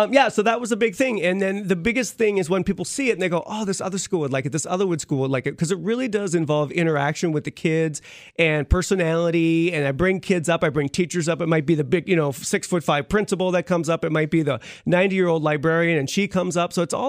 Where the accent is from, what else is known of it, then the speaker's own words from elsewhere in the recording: Fargo, North Dakota, United States; I grew up here in Fargo, North Dakota, and I was a very unmotivated person and didn't really play sports